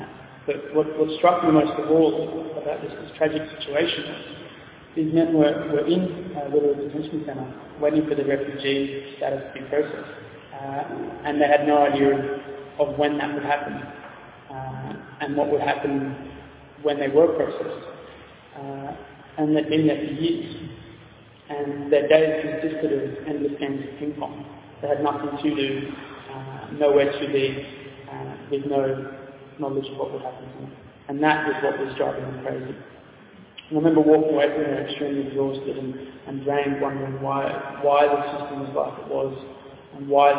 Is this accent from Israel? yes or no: no; Australia; I grew up in Australia